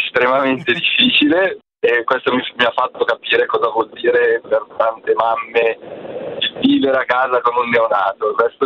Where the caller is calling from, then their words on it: Cantù, Lombardy, Italy; Siamo da Cantù.